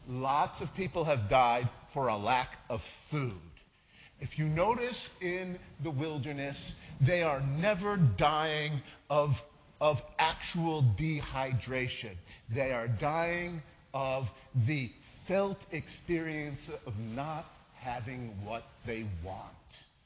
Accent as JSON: {"language": "English", "town": "Chicago", "region": "Illinois", "country": "United States", "said": "Now, the irony here is this. I'm from Chicago, right?"}